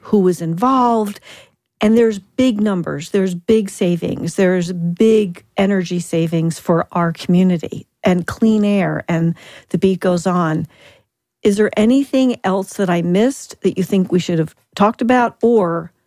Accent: New Jersey, United States; basically I say, I'm from Jersey, and I say I had to, like, swear to God

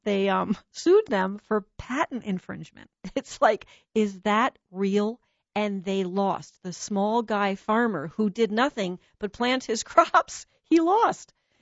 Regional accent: New Jersey, United States; I'm from Jersey.

